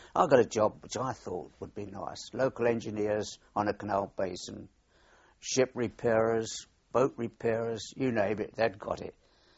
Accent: Gravesend, South East England, United Kingdom; born there; Well, I was born in Gravesend, 1918.

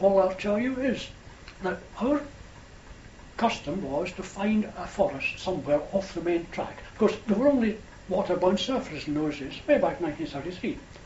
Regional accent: Scotland, United Kingdom; well, we're two Scottish students, we're on a tour of Germany, and we've been told we can camp.

